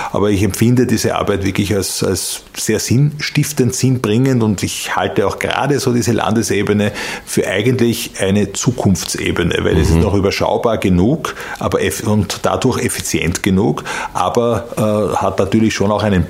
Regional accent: Perchtoldsdorf, Lower Austria, Austria; nur aus dem Bezirk Mödling, beginne mit meiner Heimatgemeinde.

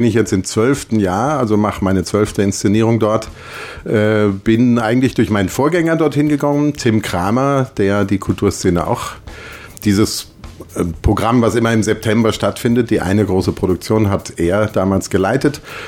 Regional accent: Frankfurt, Hesse, Germany; born there; Ich komme aus Deutschland, in Frankfurt geboren, aber charakterlich eher Westfale, glaube ich. Meine Eltern sind beide Münsteraner Gegend.

